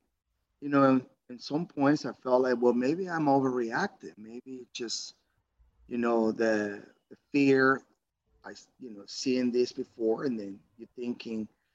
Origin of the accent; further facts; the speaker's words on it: Venezuela; English is a second language; moved away as an adult; now in United States; I am a Venezuelan. I'm an American citizen by choice, a Venezuelan by birth. I came to this country a little over 20 years ago.